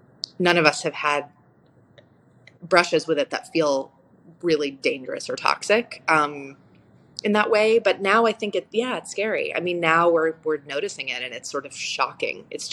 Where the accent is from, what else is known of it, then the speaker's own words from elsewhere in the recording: New England, United States; I grew up in in New England where I was definitely in the minority, but there were other Jewish kids and it just wasn't really a thing.